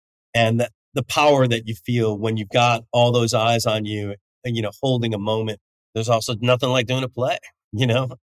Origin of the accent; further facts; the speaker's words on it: Chicago, Illinois, United States; also born or lived in Los Angeles; I was born in Chicago. I was raised here. I lived and worked here for 10 years before I moved to LA. I love this city. It's home